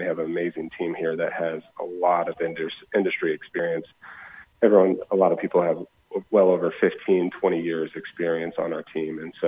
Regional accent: Park City, Utah, United States; I'm actually from Utah, grew up in Park City, and enjoying all the snow we're getting this week.

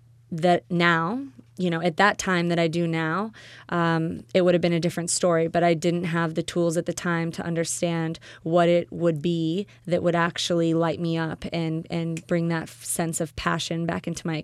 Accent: Midwest, United States; Yeah, I mean, I grew up in the Midwest. I went to school at Rice University in Texas

